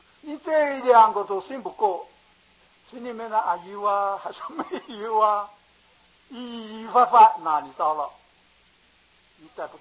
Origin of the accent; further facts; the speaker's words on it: China; 我是大陆人，我一想我的家在什么地方，我马上就找到嘛。